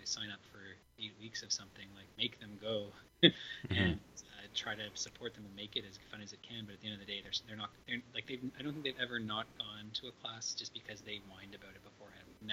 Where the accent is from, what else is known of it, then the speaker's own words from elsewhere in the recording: Toronto, Ontario, Canada; like growing up in Toronto, like getting your kids into hockey and stuff like